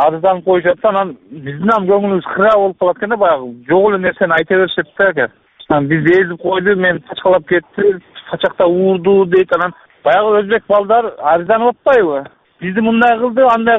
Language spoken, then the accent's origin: Uzbek; Osh, Osh Region, Kyrgyzstan; Men qirg'iz bolaman, qirg'izman, men O'shdanman